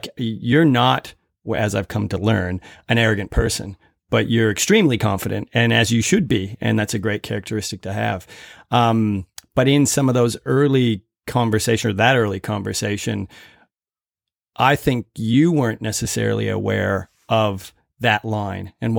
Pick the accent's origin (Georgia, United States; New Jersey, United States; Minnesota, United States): Minnesota, United States; You can probably tell from my accent, I am from the States. So I'm from Minnesota.